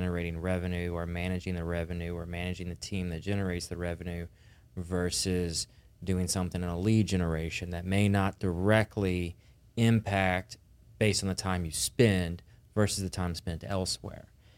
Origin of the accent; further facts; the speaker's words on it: the South, United States; we're from the South